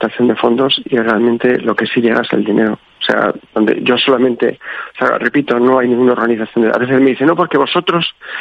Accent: Spain; Yo también, como español

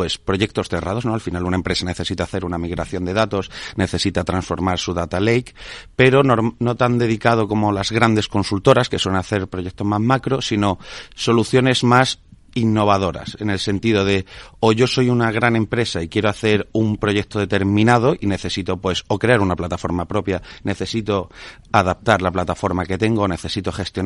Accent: Andalusia, Spain; yo, por ejemplo, como andaluz, lo puedo comparar con el sector primario

